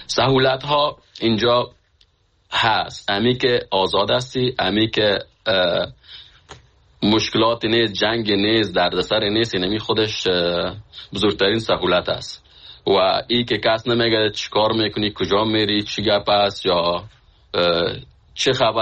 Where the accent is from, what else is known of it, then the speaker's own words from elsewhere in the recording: Khinjan, Baghlan, Afghanistan; moved away as an adult; من از فامیل بسیار فقیر از افغانستان هستم که از سالنگ هستم، از خنجان، فامیل ما اونجا زندگی میکنن که از اونجا آمدیم.